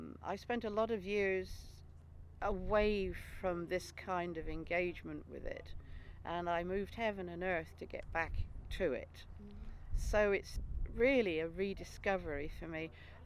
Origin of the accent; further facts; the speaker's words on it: Helston, South West England, United Kingdom; born there; I was born in Helston